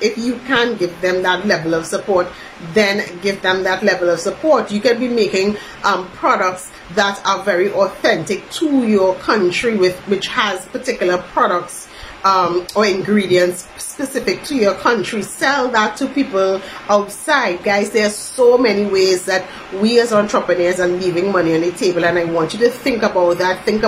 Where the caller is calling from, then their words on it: Trinidad & Tobago; And I'm speaking from Trinidad and Tobago, but I also know that I've had clients in Barbados do this.